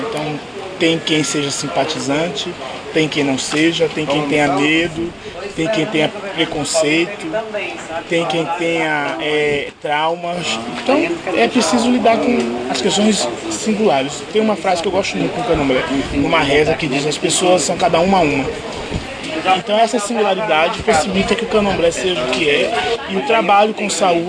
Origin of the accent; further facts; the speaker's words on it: São Paulo, Brazil; Sou sacerdote Canomblé. Sou de São Paulo.